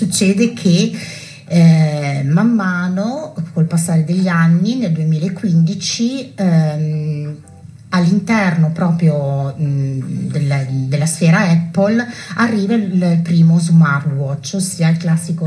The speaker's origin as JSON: {"language": "Italian", "town": "Modena", "region": "Emilia-Romagna", "country": "Italy", "said": "Allora, io sono di Modena e provengo da un settore della moda"}